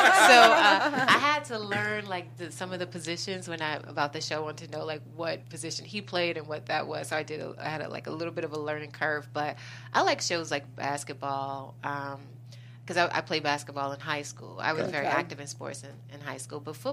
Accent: Chicago, Illinois, United States; You know, I'm originally from Chicago.

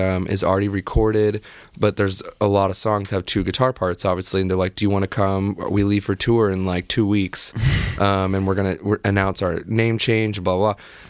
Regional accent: Dayton, Ohio, United States; moved away; You know, I am a kid from Dayton, Ohio.

